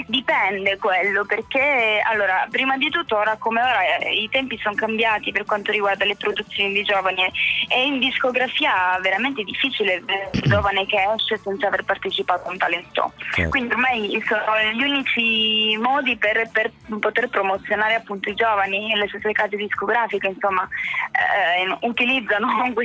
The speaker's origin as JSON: {"language": "Italian", "region": "Sardinia", "country": "Italy", "said": "questo mi ha fatto riscoprire la mia terra, e da lì ho deciso di inserire la mia lingua sarda in alcune canzoni"}